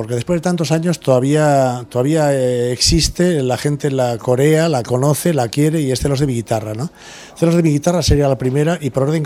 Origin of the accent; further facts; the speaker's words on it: Sacedón, Castilla-La Mancha, Spain; hago vela en el pantano de mi pueblo, en el pantano de Buendía, en Sacedón.